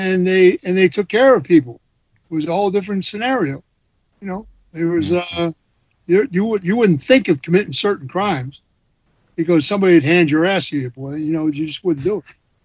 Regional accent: Philadelphia, Pennsylvania, United States; like when I was a kid and we were raised in Philadelphia, we never locked our front door.

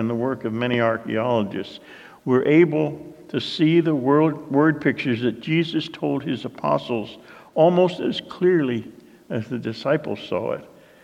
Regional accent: New Jersey, United States; also born or lived in Pennsylvania; I remember growing up in New Jersey and Pennsylvania.

